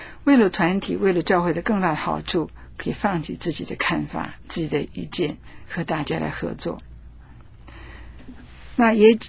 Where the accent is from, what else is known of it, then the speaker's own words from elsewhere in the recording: China; 我们是中国人，是现代的中国人